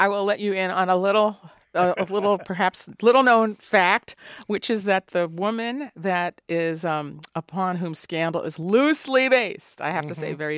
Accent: New York, United States; I mean, I grew up in New York, as you mentioned, and New York is a 3 in 4 newspaper town.

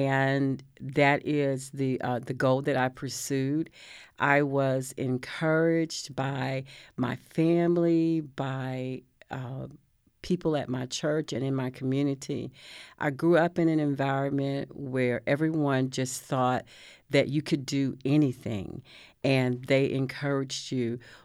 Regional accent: Palestine, Texas, United States; Well, I am a Texas native. I was born in Palestine, Texas, which is almost exactly 2 hours due east of Waco, and born and raised there, small town of about 18,000 people.

